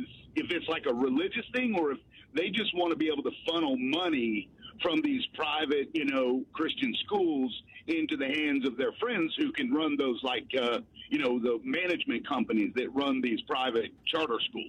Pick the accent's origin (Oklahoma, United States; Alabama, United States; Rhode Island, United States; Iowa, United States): Oklahoma, United States; I'm from Oklahoma. I actually know Ryan.